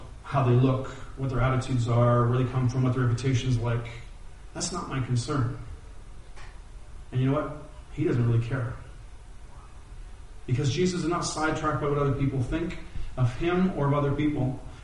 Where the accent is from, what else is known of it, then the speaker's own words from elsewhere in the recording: Mississauga, Ontario, Canada; my hometown of Mississauga, where I live and where I'm from.